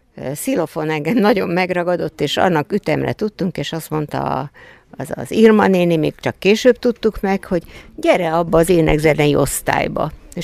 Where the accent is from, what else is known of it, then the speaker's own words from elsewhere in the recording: Kiskunhalas, Bács-Kiskun, Hungary; Igen, mi itt születtünk, bár a szüleink nem voltak halasiak, hanem a munka miatt költöztek ide. De mi már, én halasinak érzem magam ma is.